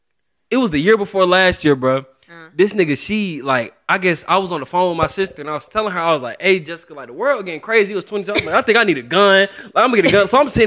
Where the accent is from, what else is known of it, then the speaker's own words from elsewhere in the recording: Atlanta, Georgia, United States; I'm from Atlanta, but I went to NCCU, it was some hating ass niggas out there.